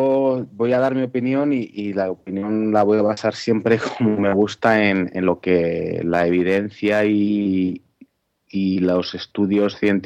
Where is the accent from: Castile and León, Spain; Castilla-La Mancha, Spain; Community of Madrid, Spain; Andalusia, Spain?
Castile and León, Spain; Valladolid; soy de Valladolid.